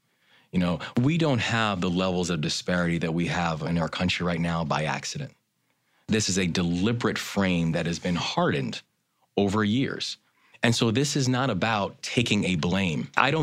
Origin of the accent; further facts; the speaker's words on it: Baltimore, Maryland, United States; You take a city like my hometown of Baltimore